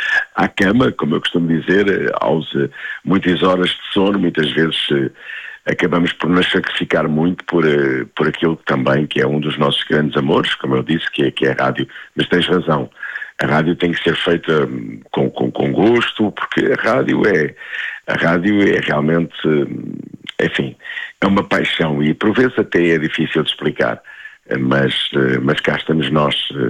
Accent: Santarém, Portugal; now in Lisbon, Portugal; E comecei a dar os primeiros passos exatamente numa rádio local da minha terra, em Santarém, a Rádio Piranha.

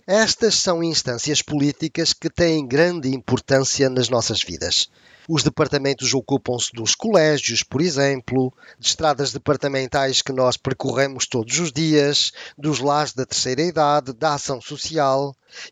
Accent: Portugal; now in France; Eu, por exemplo, que não sou francês, mas que sou português

